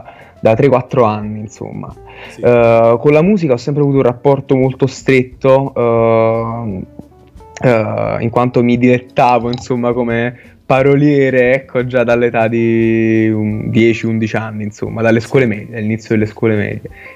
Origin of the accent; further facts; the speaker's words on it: Naples, Campania, Italy; Io sono di Fuorigrotta in realtà.